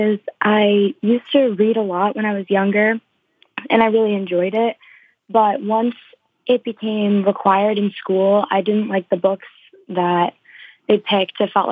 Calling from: Massachusetts, United States; I'm from Massachusetts.

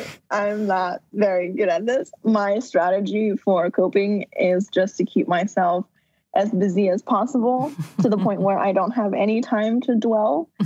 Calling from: Moldova; I'm calling you from Moldova right now.

